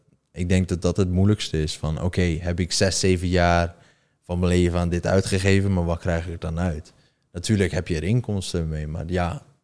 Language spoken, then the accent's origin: Dutch; Netherlands; Maar dat is niet wat ik denk als Nederlander dat ik aan Chinese Engels ga leren.